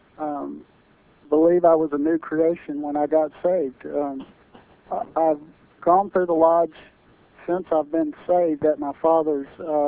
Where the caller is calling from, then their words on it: Tampa, Florida, United States; I'm calling from Tampa.